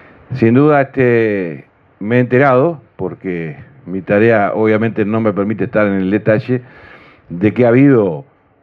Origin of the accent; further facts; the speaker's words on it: Uruguay; nos sentimos orgullosos, como, no como ministros, sino como uruguayos